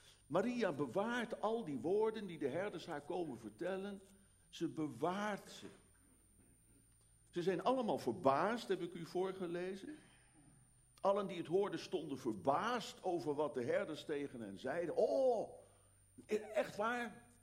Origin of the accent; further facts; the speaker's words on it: The Hague, South Holland, Netherlands; Ik zie het zomaar weer voor me, de stad Den Haag waar ik ben geboren en getogen.